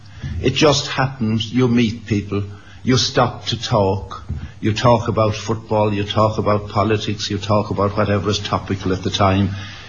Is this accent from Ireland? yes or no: yes; Munster, Ireland; born there; I was born in Kerry. For me, Kerry is the place.